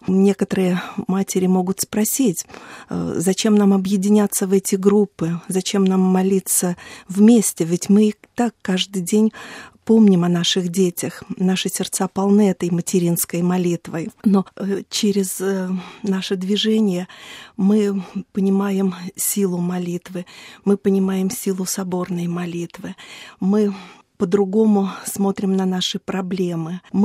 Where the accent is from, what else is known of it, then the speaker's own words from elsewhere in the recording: Russia; Я приехала из России, я живу в Калуге, я католичка из храма святого Франциска Ассизского.